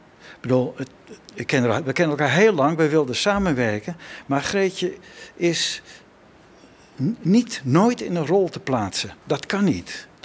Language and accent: Dutch; North Holland, Netherlands; we komen uit Noord-Holland.